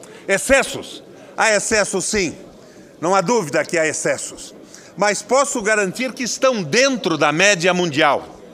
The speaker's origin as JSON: {"language": "Portuguese", "country": "Brazil", "said": "Vou votar contra, sem a menor sombra de dúvida, porque sou brasileiro."}